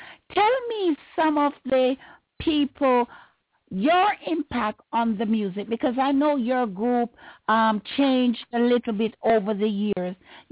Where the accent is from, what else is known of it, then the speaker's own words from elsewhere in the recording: Jamaica; growing up in Jamaica, you may not have a lot of things, but your parents always push ambition in your head.